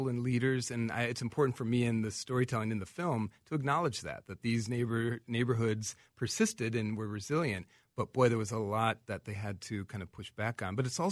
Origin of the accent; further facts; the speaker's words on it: Minnesota, United States; I'm a Minnesotan born and raised, and I love our story and I love our local history